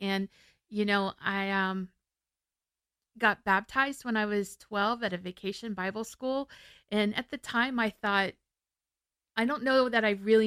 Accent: Florida, United States; I grew up here in Central Florida. Like, my mom and all of her brothers were born in Kissimmee.

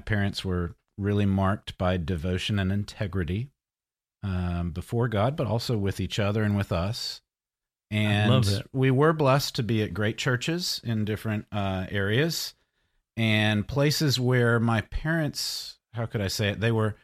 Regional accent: Mississippi, United States; I was born in Mississippi and born and raised in a great Christian home.

